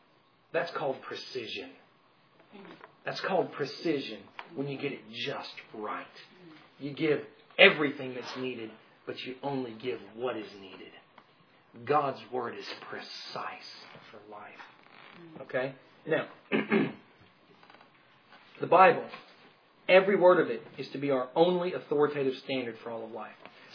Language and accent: English; Tennessee, United States; You see, I'm from Tennessee.